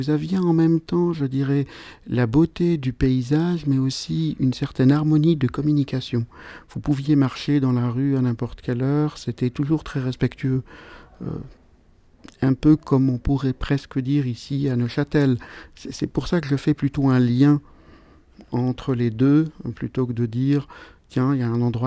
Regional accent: Algiers, Algiers Province, Algeria; moved away; Alors, je suis né à Alger, j'ai grandi d'ailleurs dans un quartier très sympa, mais très populaire, qui était El Biar. J'y ai passé toute mon enfance, avec beaucoup d'amis

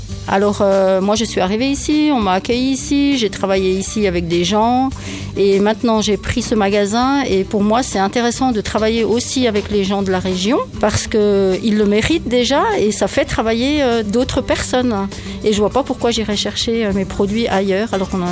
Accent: France; Non, moi je suis française, mon papa était suisse et j'ai toujours vécu en France

